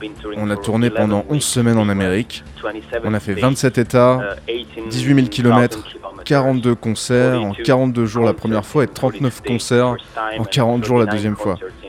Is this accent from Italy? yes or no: yes; Italy; French is a second language; on vient d'Italie où cette sorte de scène est vraiment dure à explorer. On chante même pas en italien.